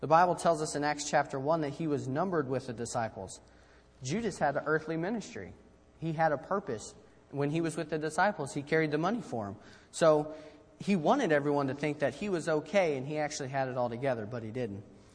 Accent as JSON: {"language": "English", "country": "United States", "said": "being a man and being a patriot, being an American."}